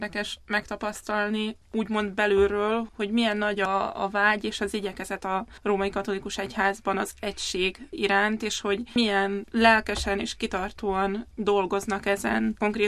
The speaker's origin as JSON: {"language": "Hungarian", "region": "Vojvodina", "country": "Serbia", "tie": "born or raised there", "said": "Hát én a Vajdaságban nőttem fel, Magyarországon és Németországban folytattam tanulmányokat, és mielőtt a Bosszi Intézetbe jöttem volna, 2 évet szolgáltam Szabadkán segédlelkészként, majd beosztott lelkészként"}